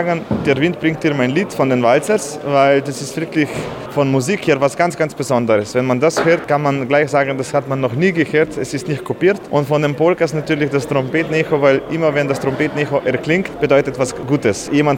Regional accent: Slovenia; Ich grüße Sie alle als Slowene heute hier vertreten

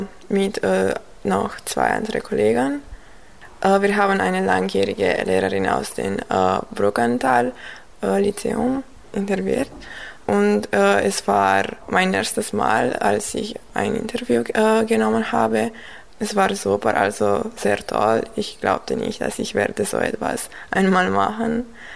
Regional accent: Timișoara, Timiș County, Romania; ich komme aus Temeswar.

